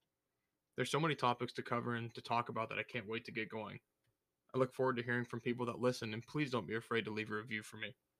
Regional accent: Oregon, United States; I'll be the host of this podcast called Blind Chatter. I grew up in Northwest Oregon in the Willamette Valley

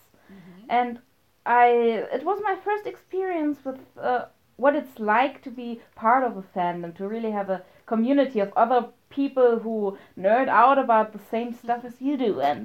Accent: Germany; Yes, yes, we could, since I am from Germany.

